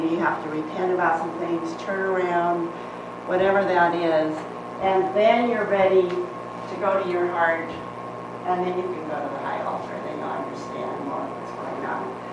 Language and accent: English; Vashon Island, Washington, United States; I'm from Vashon Island